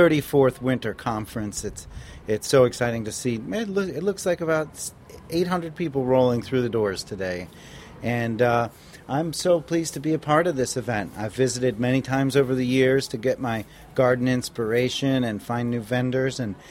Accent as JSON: {"language": "English", "town": "Darien", "region": "Connecticut", "country": "United States", "tie": "born or raised there", "said": "You know, I was growing up in Darien, and I went to Hindley School"}